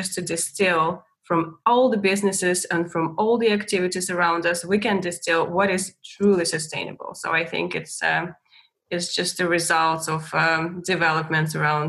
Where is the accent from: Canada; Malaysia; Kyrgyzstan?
Kyrgyzstan; I'm coming from Kyrgyzstan. It's a little mountainous country in Central Asia.